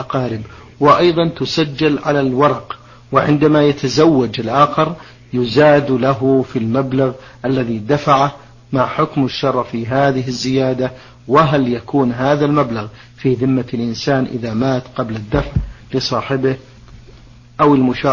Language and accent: Arabic; Sudan; عندنا عادة في بلدتنا في السودان